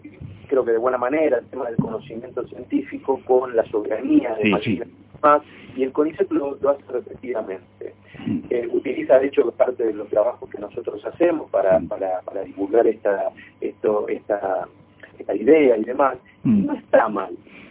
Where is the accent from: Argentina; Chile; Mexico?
Argentina; tanto ingleses como argentinos estamos, nos ponemos de acuerdo en cómo funciona el Atlántico Sur.